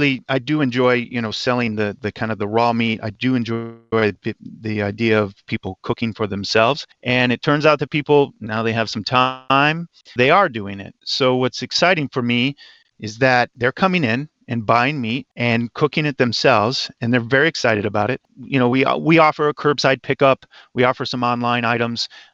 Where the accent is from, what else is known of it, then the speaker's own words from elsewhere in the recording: Chicago, Illinois, United States; As you mentioned earlier, I'm an Italian-American. I grew up near Chicago. We're actually Sicilian, and we stayed close to our Italian roots.